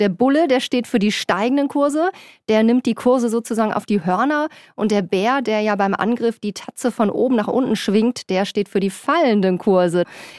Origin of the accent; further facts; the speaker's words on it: Germany; Wobei ich als Deutsche jetzt auch sagen muss